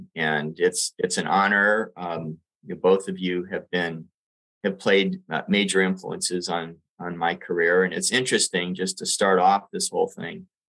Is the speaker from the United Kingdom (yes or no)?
no; Puerto Rico; moved away; I grew up in Puerto Rico.